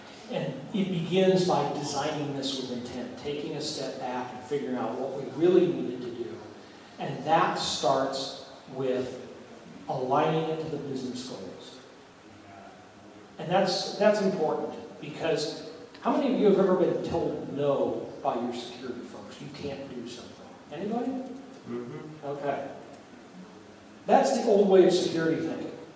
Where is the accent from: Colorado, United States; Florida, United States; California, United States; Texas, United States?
Colorado, United States; I'm from Colorado, and so let's pretend we're going to go make a Western.